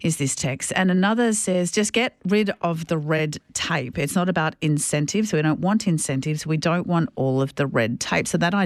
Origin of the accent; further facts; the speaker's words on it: Moe, Victoria, Australia; I spent some time in my hometown of Moi just a few weeks ago